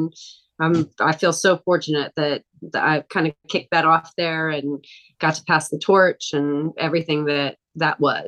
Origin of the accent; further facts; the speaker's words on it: California, United States; born there; also born or lived in Texas; Even I consider Texas home, but I was born in California.